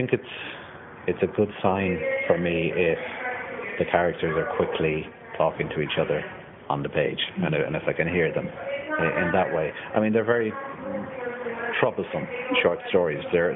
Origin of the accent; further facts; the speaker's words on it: Limerick, Munster, Ireland; I grew up in Limerick at the tip end of the Shannon, and now I live near the top end of the Shannon.